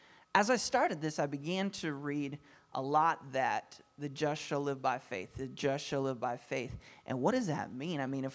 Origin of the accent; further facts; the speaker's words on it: Brainerd, Minnesota, United States; now in Nashville, United States; I grew up in Minnesota. I'm from Brainerd area. And so I love it in Minnesota, except for I got off the plane and forgot how cold it was.